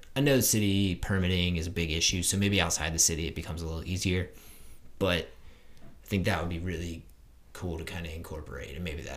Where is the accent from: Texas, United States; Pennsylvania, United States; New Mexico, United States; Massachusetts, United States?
Pennsylvania, United States; Philadelphia; although I'm from Philadelphia and I still have a bias that their music scene's better